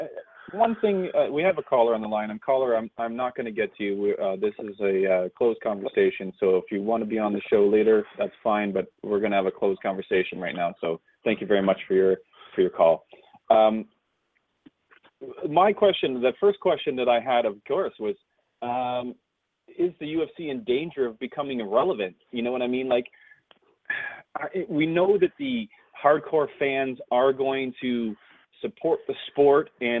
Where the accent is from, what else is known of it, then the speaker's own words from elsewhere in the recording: Ontario, Canada; we're two Canadian gentlemen, and we're from Ontario.